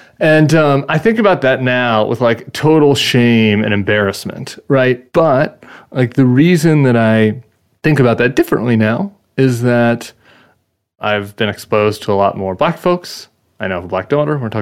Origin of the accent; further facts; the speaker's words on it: Colorado, United States; I'm from Colorado. I went to school at GW in the Northeast. I was visiting Ole Miss.